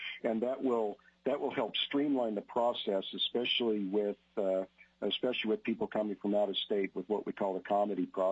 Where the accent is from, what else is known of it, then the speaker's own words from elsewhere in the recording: Anchorage, Alaska, United States; I'm a paramedic from Anchorage